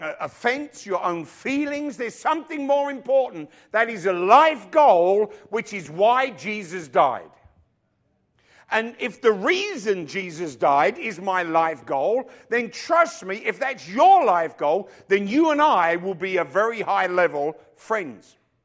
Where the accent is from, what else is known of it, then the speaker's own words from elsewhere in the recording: England, United Kingdom; I'm an Englishman.